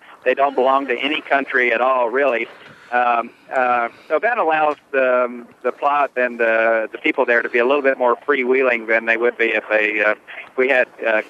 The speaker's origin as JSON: {"language": "English", "town": "Colwood", "region": "West Virginia", "country": "United States", "tie": "born or raised there", "said": "it's sort of like where I grew up in Colwood, West Virginia. When we started out, it was just all nasty little shacks, and ultimately it grew into quite the thriving little village."}